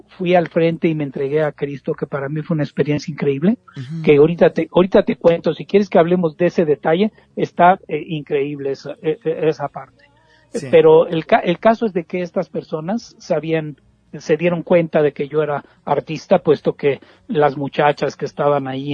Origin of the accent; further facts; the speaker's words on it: Mexico; moved away as an adult; Porque yo emigré de México en 1997